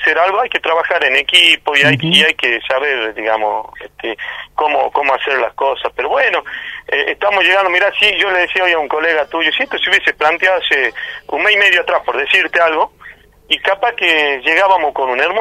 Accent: Tartagal, Salta, Argentina; yo soy un ciudadano común que estoy en o sea, soy nacido y criado en Tartagal

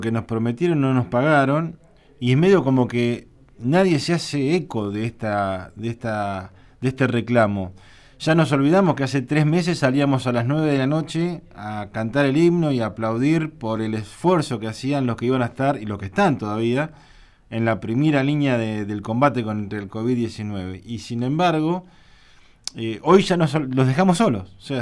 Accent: Argentina; Ahora, qué cosa loca que somos los argentinos y rara, ¿no?

